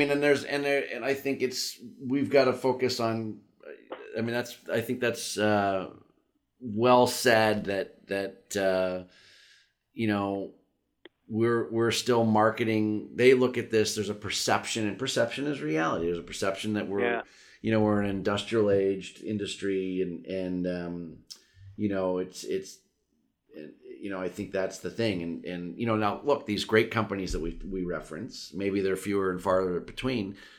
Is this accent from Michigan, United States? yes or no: no; Pennsylvania, United States; and I grew up here. And so I grew up in Western Pennsylvania and still got my mother here